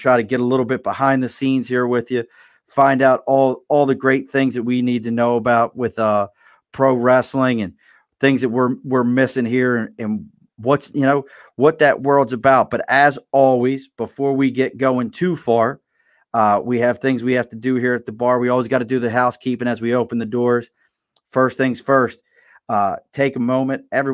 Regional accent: Baltimore, Maryland, United States; I grew up in Baltimore.

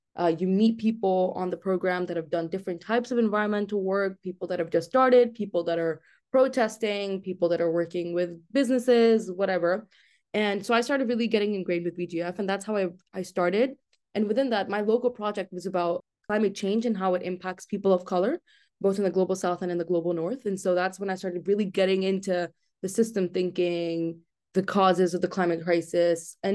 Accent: Abu Dhabi, United Arab Emirates; also born or lived in Pakistan / Oman; So I grew up, I was born in Pakistan. I lived there for 5 years. Then I moved to Abu Dhabi, which is a city in the UAE. Then I moved to Oman, which is another country in the Middle East. So I essentially grew up in the Middle East.

